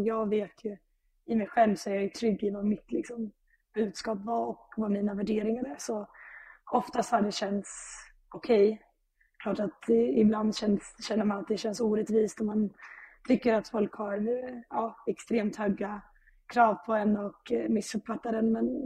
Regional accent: Stockholm, Stockholm County, Sweden; min moderklubb Enskede där jag växte upp.

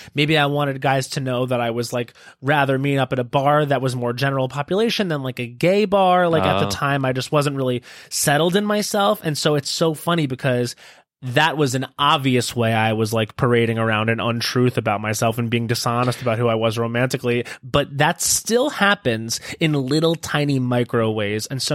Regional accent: New York, United States; I mean, I grew up on Long Island. Like it was, and like there's still things about me that are just like internalized from that culture, not in harmful ways, just like in little social ways.

